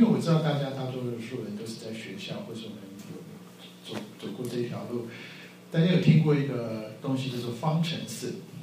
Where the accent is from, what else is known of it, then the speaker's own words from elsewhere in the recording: Taiwan; 我从台湾来，台湾我们有一句话叫做阿妈婆写欠债